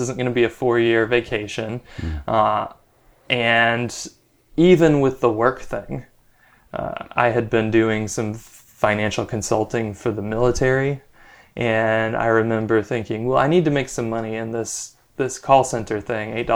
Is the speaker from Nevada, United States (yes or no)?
no; Texas, United States; I grew up in Texas and ended up going to school in New Jersey at Princeton, met my wife there.